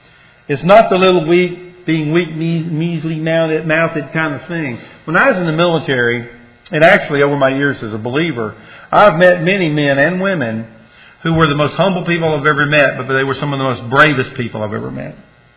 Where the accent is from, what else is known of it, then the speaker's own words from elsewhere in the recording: the South, United States; I am from the South, so I'll try to talk slow.